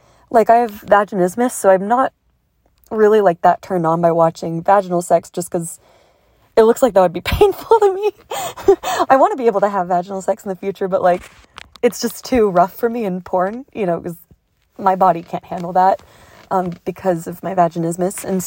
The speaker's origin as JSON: {"language": "English", "country": "United States", "said": "you know, I'm American and I speak English."}